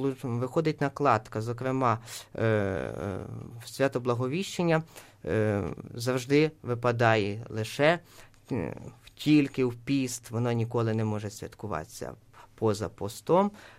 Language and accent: Ukrainian; Kremenets, Ternopil Oblast, Ukraine; born there; now in Kyiv, Ukraine; я вас вітаю з Києва, адже я народився на Кременеччині. Мені приємно, що в нас на Кременеччині слухаю таке радіо.